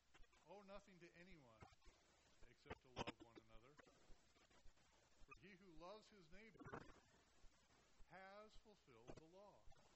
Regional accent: Arizona, United States; I'm from Arizona. We talk about the Grand Canyon there.

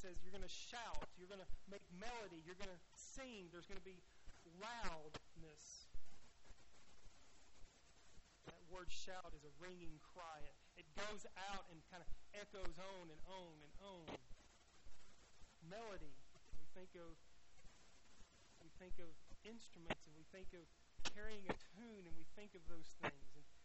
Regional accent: Deep South, United States; growing up in the Deep South, there was a time in the Bible Belt, so to speak, that modern contemporary Christian music was of the devil.

